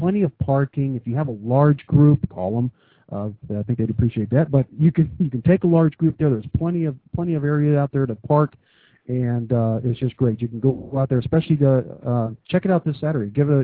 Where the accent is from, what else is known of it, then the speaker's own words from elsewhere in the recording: Texas, United States; born there; Well, I was born in Texas, but I'm Italian.